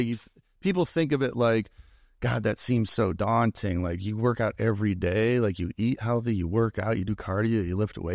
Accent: Rockford, Illinois, United States; I grew up in Illinois, Rockford, Illinois

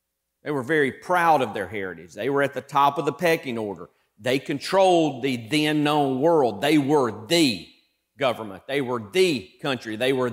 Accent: United States; I'm an American because I was born to an American mom and dad.

